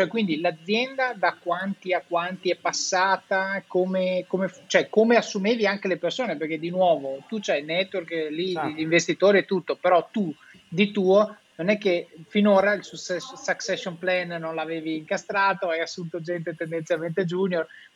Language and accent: Italian; Verona, Veneto, Italy; l'orgoglio di sentirti dire quello che hai appena detto da veronese